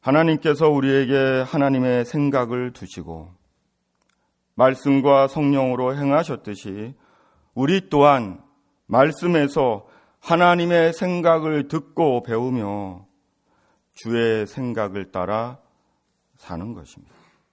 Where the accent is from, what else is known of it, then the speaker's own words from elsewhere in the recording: South Korea; 내가 내 스스로 한국 사람으로 남자로 … 정해서 태어난 것이 아닌 것처럼